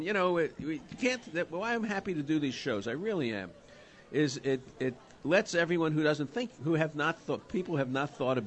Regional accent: New York, United States; and as I grew up in New York, Jackie Robinson, the Giants-Dodgers, that was my first taste of what that rivalry was all about.

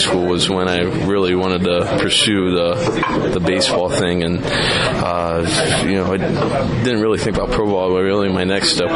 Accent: Middletown, Ohio, United States; I was born in Middletown, Ohio, about 30 minutes away from Cincinnati. So I grew up watching the Reds

